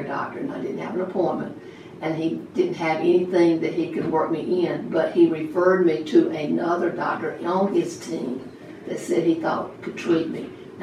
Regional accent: Wilson, North Carolina, United States; I grew up in Wilson, the city of Wilson.

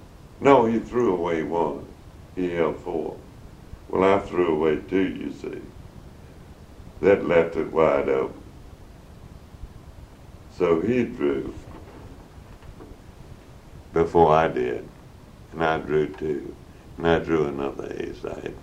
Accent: United States; But being American and... I watched every move, actually, because I was in a strange land.

